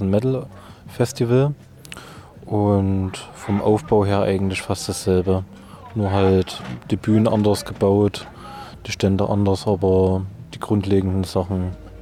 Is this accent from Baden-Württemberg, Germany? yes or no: no; Zwickau, Saxony, Germany; Ich komme aus Zwickau.